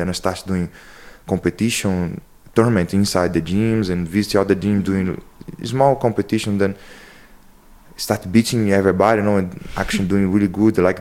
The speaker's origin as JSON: {"language": "English", "town": "Tinguá", "region": "Rio de Janeiro", "country": "Brazil", "tie": "born or raised there", "second_language": "English", "said": "I'm come from Rio de Janeiro, and it's a very deep and high city called Tinguá. I grew up until my 17s before I moved to the coast, right? That is a forest reserve, and there's just no good internet, you know, like very far place."}